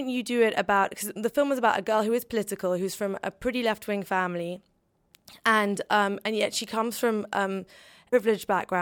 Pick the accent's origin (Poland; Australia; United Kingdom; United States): United Kingdom; I'm British but originally Middle Eastern and Bosnian